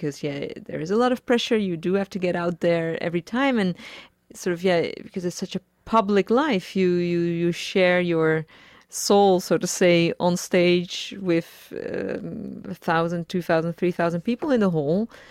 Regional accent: Utrecht, Netherlands; English is a second language; Close to Amsterdam. Close. I grew up near Utrecht, which is, well, I mean, in American standards, that's, I mean, 40 minutes away, so that's like nothing. But to us, it's a totally different region.

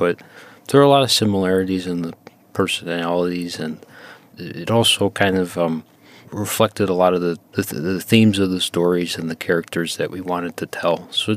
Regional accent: Buffalo, New York, United States; It seemed a lot like where I grew up in Buffalo with a former kind of industrialized place.

